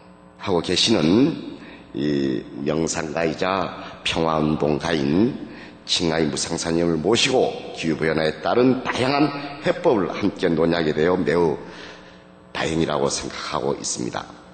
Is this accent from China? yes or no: no; Jeju, South Korea; 이 세계에서 가장 아름답고 깨끗하다는 제주도 출신 국회의원